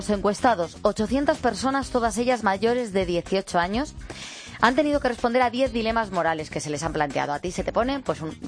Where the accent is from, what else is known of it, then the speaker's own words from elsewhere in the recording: Spain; cómo somos los españoles.